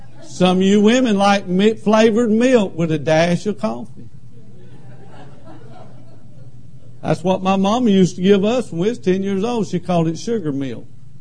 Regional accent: Lancaster, South Carolina, United States; I don't read English real good. I'm from Lancaster, South Carolina.

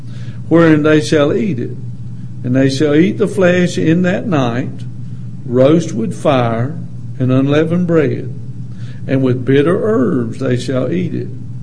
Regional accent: the South, United States; Of course, I was raised in the South and taught better than to interrupt people.

